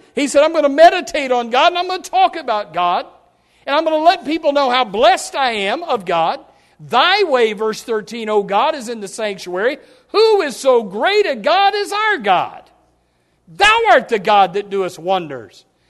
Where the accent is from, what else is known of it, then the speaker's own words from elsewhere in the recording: United States; I can see, I can hear, I can walk, I can come to church, I'm an American.